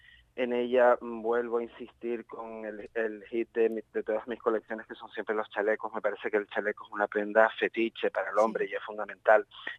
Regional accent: Spain; la capa española, porque soy español

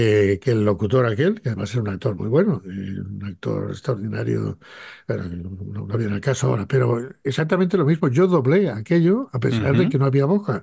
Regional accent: Salamanca, Castile and León, Spain; born there; en Salamanca, que es donde yo nací

